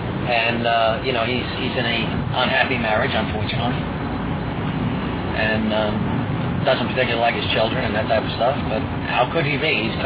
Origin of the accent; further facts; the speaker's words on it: New York City, New York, United States; moved away as an adult; I was born in New York City, the Bronx, and lived there for 21 years and came up here only after I was out of the Army